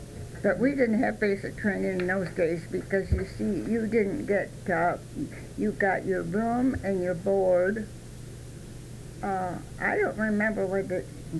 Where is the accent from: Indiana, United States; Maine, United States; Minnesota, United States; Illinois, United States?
Illinois, United States; Rockford; born there; I was born in Rockford, Illinois.